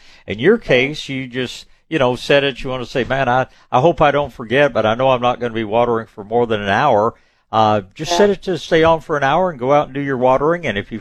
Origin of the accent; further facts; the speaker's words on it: Tyler, Texas, United States; born there; I mean, I was born in Tyler, Texas. I've got nothing against Tyler, but they use a different rootstock in that part of Texas.